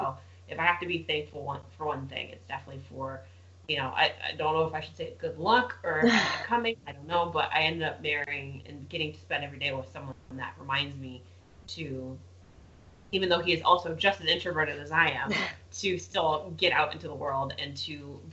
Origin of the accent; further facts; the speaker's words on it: United States; because I'm American, yes, and I'm a millennial.